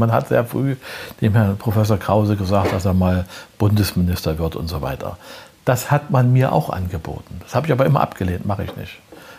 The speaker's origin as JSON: {"language": "German", "town": "Prora", "region": "Mecklenburg-Vorpommern", "country": "Germany", "tie": "born there", "said": "In Prora bin ich geboren. Dann ist mein Vater ja Offizier in der NVA gewesen und die mussten immer umziehen. Dann bin ich ständig in neue Klassen gekommen, in Warnemünde-Hodine zur Schule gegangen."}